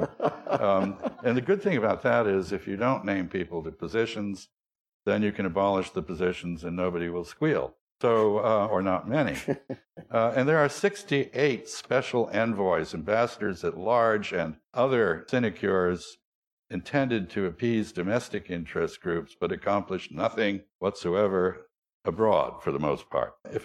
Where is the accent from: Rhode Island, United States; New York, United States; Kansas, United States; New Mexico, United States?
Rhode Island, United States; I'm from Rhode Island, and you know, I've always thought we had a war with Massachusetts in the 17th century.